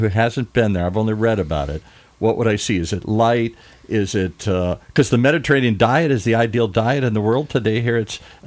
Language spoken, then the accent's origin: English; Detroit, Michigan, United States; So, for example, I'm part Polish, and I grew up in Detroit.